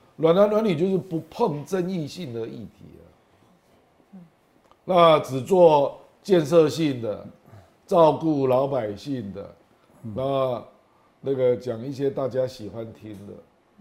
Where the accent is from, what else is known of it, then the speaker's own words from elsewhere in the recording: Kaohsiung, Taiwan; 因为我是高雄人啊，我过年有回去啊。